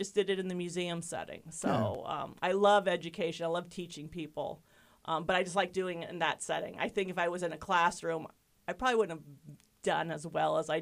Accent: Logansport, Indiana, United States; also born or lived in East Coast; we moved to Logansport in the 70s. I actually was born on the East Coast, and my parents are from the East Coast.

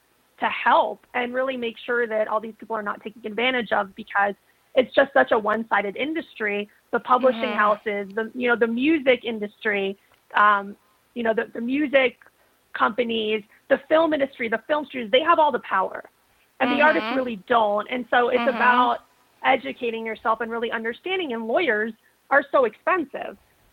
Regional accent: Florida, United States; So I grew up in South Florida.

